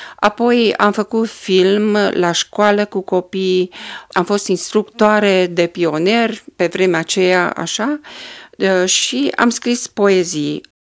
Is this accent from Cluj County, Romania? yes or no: yes; Câmpia Turzii, Cluj County, Romania; also born or lived in Turda; M-am născut la Câmpia Turzii, de fapt la Turda, dar am copilărit în Câmpia Turzii. Provin dintr-o familie de oameni credincioși, tata era ortodox, mama era greco-catolică.